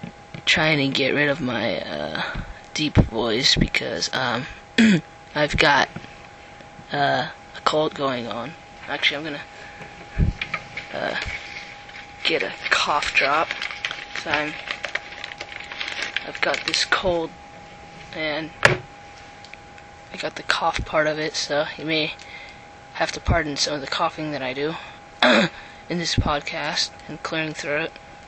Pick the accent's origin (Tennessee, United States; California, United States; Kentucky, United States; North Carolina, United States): California, United States; Concord; I'm from Concord, California, in the San Francisco Bay Area of Northern California.